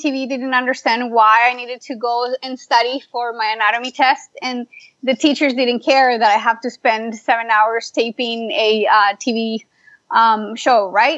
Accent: Colombia; Oh, well, I am originally from Colombia.

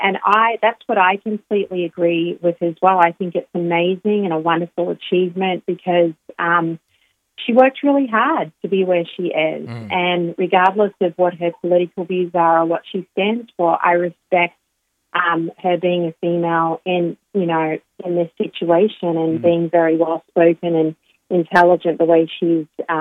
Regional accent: Australia; now in United States; So for me, you know, as being Australian, obviously, it's very strange.

